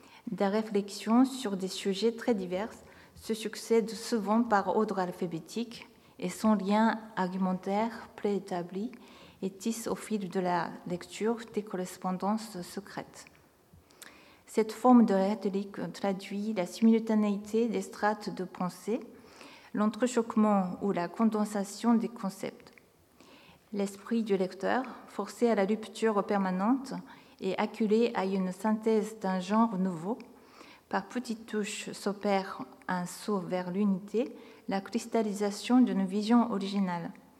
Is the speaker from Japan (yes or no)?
yes; Tokyo, Japan; moved away as an adult; now in Paris, France; après avoir obtenu un master de la composition à Tokyo, ma ville natale. Cela fait plus que 20 ans, avec quelques intermittences, que j'habite à Paris.